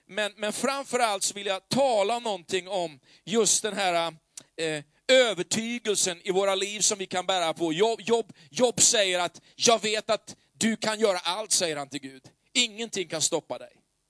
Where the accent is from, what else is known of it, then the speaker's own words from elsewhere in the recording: Västerås, Västmanland County, Sweden; min hemstad Västerås